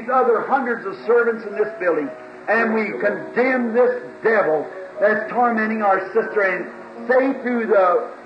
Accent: Boston, Kentucky, United States; Boston, Kentucky.

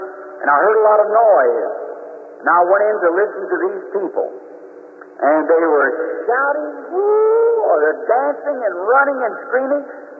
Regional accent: the South, United States; I'm a Southerner, too.

